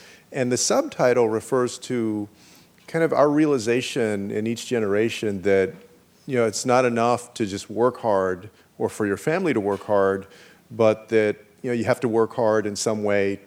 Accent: Texas, United States; including, of course, in my home state of Texas, where I believe that Ted Cruz is going to lose

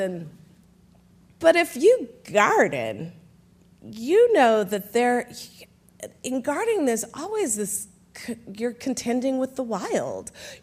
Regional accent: California, United States; also born or lived in Colorado; I am a child of the American West. That's the landscape. I was born in Colorado. I was raised in California. I now live in Colorado again.

